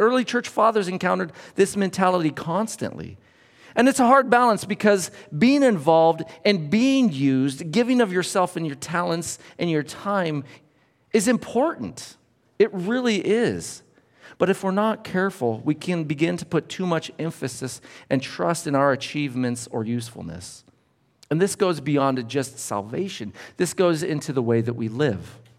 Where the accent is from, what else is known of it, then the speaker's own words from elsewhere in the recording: United States; And I'd tell them, I'm from the United States.